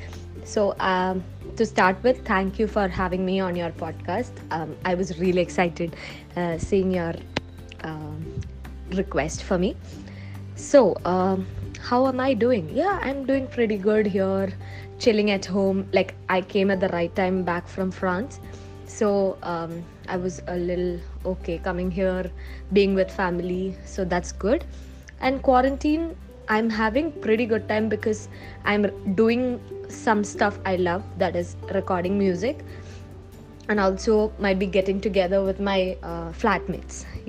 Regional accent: India; first language Malayalam; English is a second language; one is Malayalam, which is my mother tongue, so I'm fluent with.

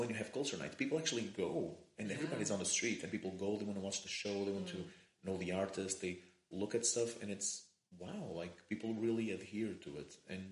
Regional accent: Portugal; I'm from Portugal, in which the Holy Mother Church has had a hold for a very, very long time.

